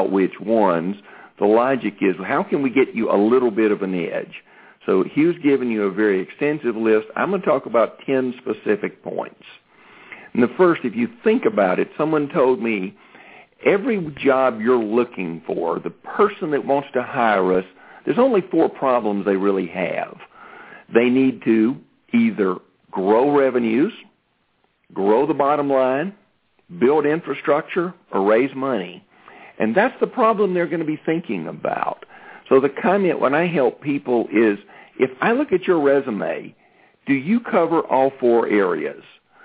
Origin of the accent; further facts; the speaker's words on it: Atlanta, Georgia, United States; accent: Sun Belt; I think it took 2 days before the Sun Belt came back on my accent. So, yes, I am in Atlanta.